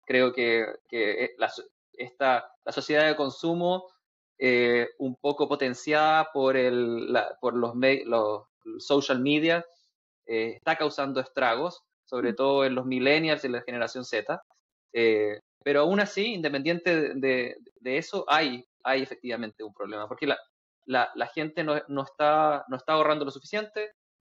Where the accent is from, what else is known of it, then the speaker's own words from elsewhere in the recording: Estonia; Spanish is a second language; Nosotros en Estonia tenemos un sistema de pensiones que es como el chileno